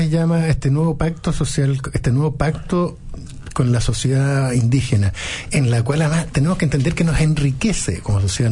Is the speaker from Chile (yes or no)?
yes; Chile; como mestizo chileno